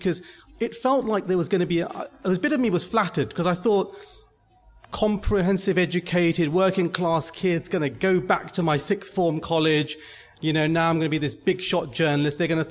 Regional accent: Luton, East of England, United Kingdom; I'm also from Pakistani background. I'm also from a working class family. I even come from the same town as those people, because I come from Luton.

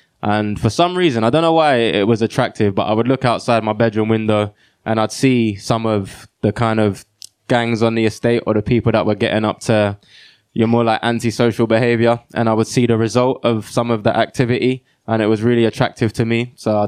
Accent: London, United Kingdom; I grew up in East London, a place called Custom House. My parents are from Ghana. They came over to England in their early 20s, had me and my younger brother. Both my parents are Christians. And African

